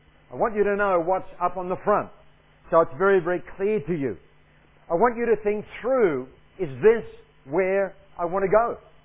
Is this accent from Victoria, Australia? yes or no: no; Sydney, New South Wales, Australia; I was brought up in Sydney, but then to go to university